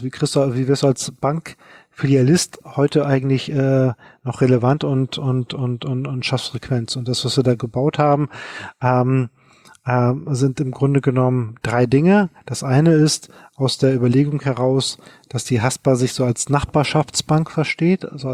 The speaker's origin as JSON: {"language": "German", "region": "Hamburg", "country": "Germany", "said": "als Hamburger für Hamburger"}